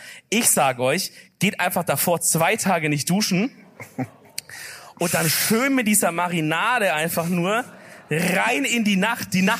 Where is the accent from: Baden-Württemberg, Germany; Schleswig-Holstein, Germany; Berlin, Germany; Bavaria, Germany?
Baden-Württemberg, Germany; Stuttgart; Ich sag halt Stuttgart, meine Heimatstadt, Freunde, oder?